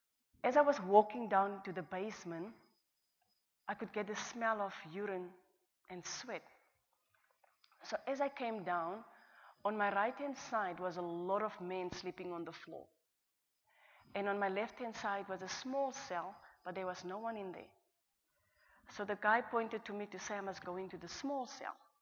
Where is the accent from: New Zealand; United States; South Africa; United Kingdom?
South Africa; She asked me, where are you from? I said, South Africa. She asked me, how old are you? I said, I'm 21.